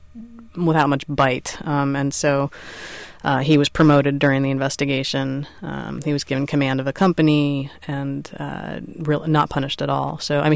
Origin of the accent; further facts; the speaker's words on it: New York, United States; I think as a young woman growing up in New York, I was pretty street smart